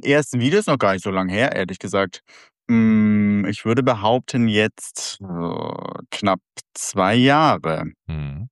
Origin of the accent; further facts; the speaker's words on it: Albstadt, Baden-Württemberg, Germany; moved away as an adult; Ich bin in Albstadt auf der Schwäbischen Alb aufgewachsen, habe da mein Leben verbracht bis zum Abi.